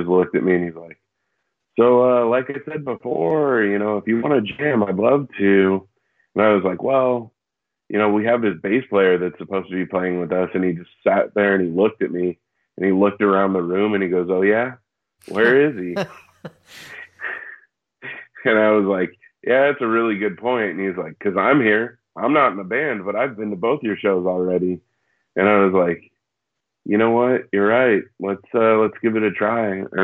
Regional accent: Sacramento, California, United States; also born or lived in Santa Rosa; Yeah, I was born in Santa Rosa, California, which is about 40 minutes north of San Francisco. And then I moved. Or my folks and I, like, we moved when I was about 11 years old to Sacramento, which is about 2 hours east of San Francisco

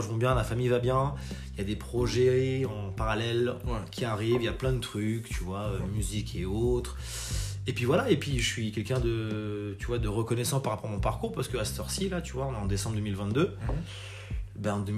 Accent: Paris, Île-de-France, France; Je suis né à Paris, j'ai grandi à Paris, je suis métisse.

